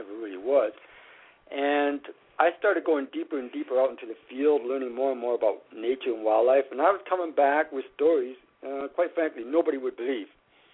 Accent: Canada; born there; I was born in Canada myself.

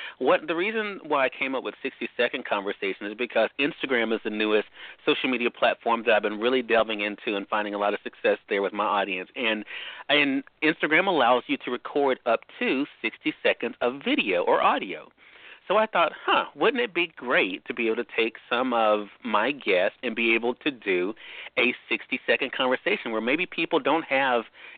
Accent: Mississippi, United States; I actually still host meet and greets here in my home state of Mississippi.

